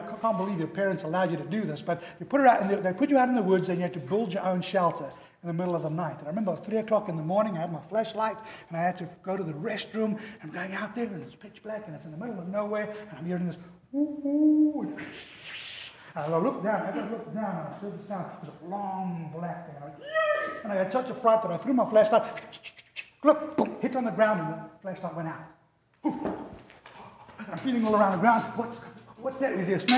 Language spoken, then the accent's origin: English; South Africa; as a child growing up in South Africa